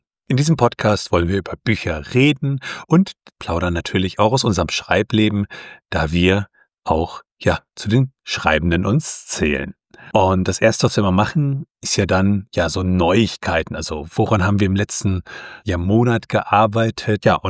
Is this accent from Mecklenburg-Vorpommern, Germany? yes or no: yes; Mecklenburg-Vorpommern, Germany; ich komme ja aus Mecklenburg-Vorpommern. Ja, so Flächenland.